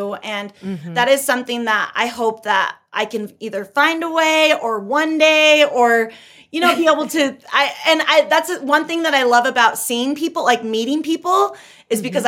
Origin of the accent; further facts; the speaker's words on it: California, United States; now in Utah, United States; I'm originally from California, but got I live it. In Utah now.